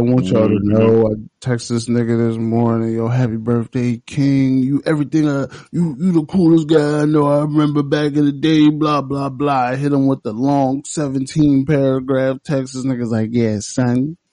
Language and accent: English; Nigeria; I'm Nigerian